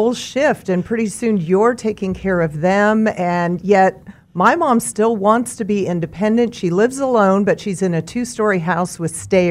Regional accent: Mulvane, Kansas, United States; I grew up in Mulvane on a farm.

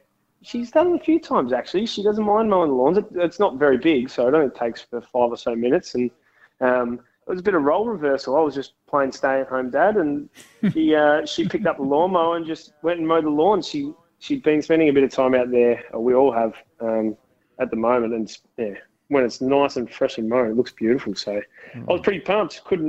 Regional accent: Upwey, Victoria, Australia; I come from Upway.

